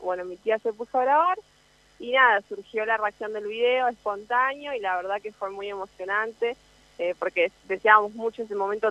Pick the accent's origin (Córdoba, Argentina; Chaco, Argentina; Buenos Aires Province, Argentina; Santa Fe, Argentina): Buenos Aires Province, Argentina; Banfield; Nosotros somos de Banfield y mi abuelo vive en Temperley. Somos de Buenos Aires.